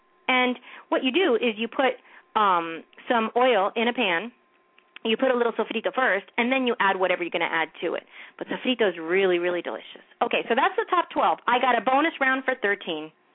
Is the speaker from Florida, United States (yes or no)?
yes; Miami, Florida, United States; I'm Puerto Rican, but I grew up in Miami, so I'm kind of Cuban